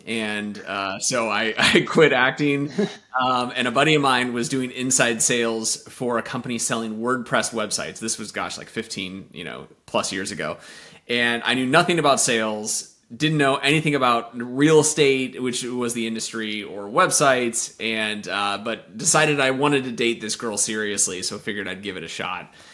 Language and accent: English; Los Angeles, California, United States; now in Seattle, United States; So I live in Seattle, Washington now. I'm born and raised in Los Angeles.